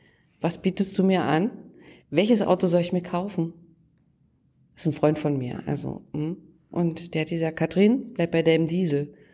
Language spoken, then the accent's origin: German; Lusatia, Germany; Ich komme aus der Lausitz, ich weiß, wovon wir sprechen.